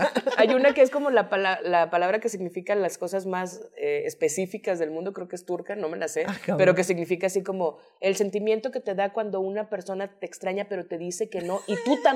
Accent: Sinaloa, Mexico; now in Monterrey, Mexico; yo soy de Sinaloa, no soy de Monterrey.

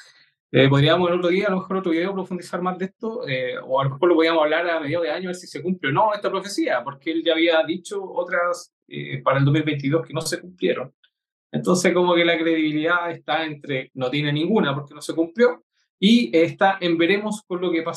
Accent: Chile; aquí en Chile, en el sur de Chile, en mi país

